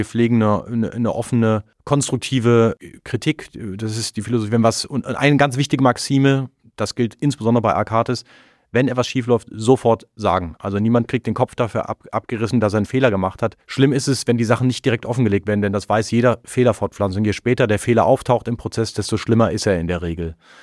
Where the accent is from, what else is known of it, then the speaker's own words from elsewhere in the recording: Bonn, North Rhine-Westphalia, Germany; Es gab in meiner Heimat Bonn einen Triathlon, da konnte man den Rhein runterschwimmen.